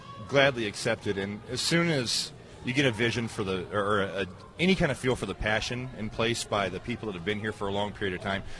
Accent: Galesburg, Illinois, United States; Well, I'm obviously born and raised in Galesburg.

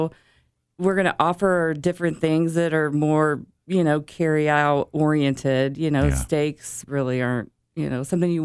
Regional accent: Galesburg, Illinois, United States; I am from Galesburg, born and raised, and I've never even left.

